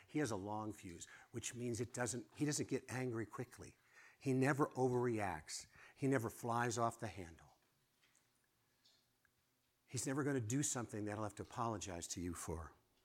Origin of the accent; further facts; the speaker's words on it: Chicago, Illinois, United States; Because I am from Chicago.